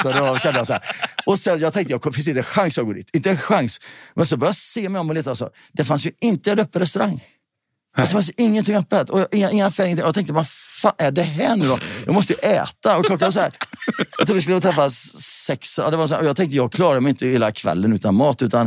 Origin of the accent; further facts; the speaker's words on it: Tidaholm, Västra Götaland County, Sweden; Ja, alltså jag är uppvuxen i Tidaholm.